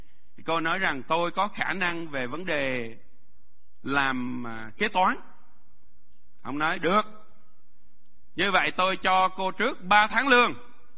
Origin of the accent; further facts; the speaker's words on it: Quang Ninh, Vietnam; born there; Tại vì tôi sinh ra ở Quảng Ninh, ở đó có mỏ than.